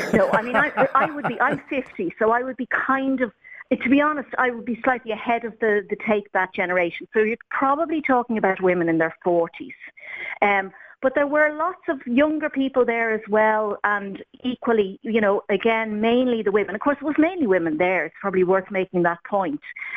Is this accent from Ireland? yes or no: yes; Ireland; as a member, you know, as an Irish person, as a parent